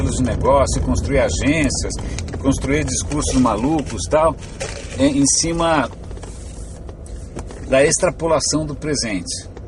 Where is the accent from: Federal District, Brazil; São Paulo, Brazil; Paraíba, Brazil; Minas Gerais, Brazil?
São Paulo, Brazil; eu sou um bicho de asfalto, né? Nasci no centro da cidade, no centro de São Paulo, cresci na Praça da República